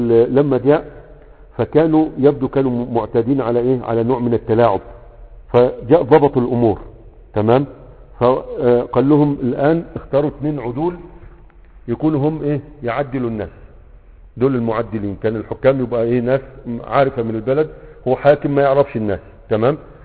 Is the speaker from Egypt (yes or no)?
yes; Egypt; now in Yemen; فانا جاي من مصر اليمن